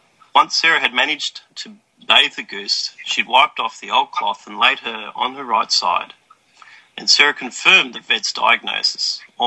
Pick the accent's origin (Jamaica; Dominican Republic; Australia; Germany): Australia; New South Wales; also born or lived in Sydney, Australia / Laguna, United States; originally I was born in Sydney. I lived there for about 6 years and then moved up to the north coast of New South Wales in Australia. I was there for about 4 or 5 years and then I moved to the US for 3 years in Laguna.